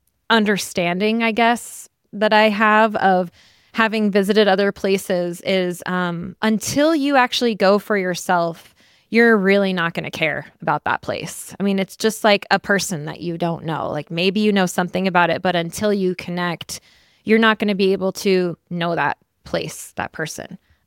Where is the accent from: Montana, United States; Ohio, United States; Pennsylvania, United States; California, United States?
Montana, United States; I'm from Montana. People actually don't know where Montana is. They're like, I say it's close to Canada